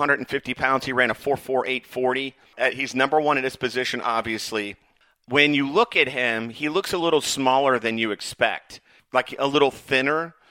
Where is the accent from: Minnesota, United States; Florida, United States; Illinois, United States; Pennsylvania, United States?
Florida, United States; Tampa; So I was born and raised in Tampa.